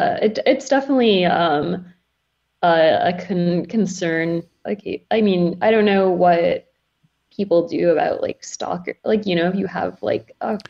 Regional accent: New York, United States; I'm probably biased because I'm from New York

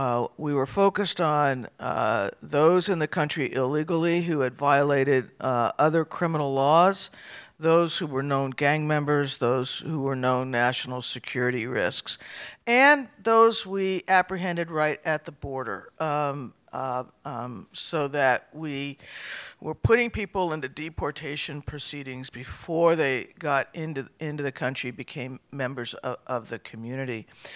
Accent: Albuquerque, New Mexico, United States; moved away as an adult; now in Arizona, United States; So, I grew up in Albuquerque, New Mexico.

